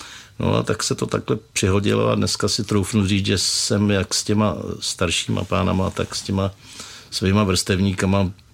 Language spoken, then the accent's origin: Czech; Plzeň, Plzeň Region, Czechia; moved away as an adult; now in Jihlava, Czech Republic; Já jsem se narodil v Plzni a žil jsem až do svých 20 let na Plzeňsku, pak jsem teda šel studovat do Prahy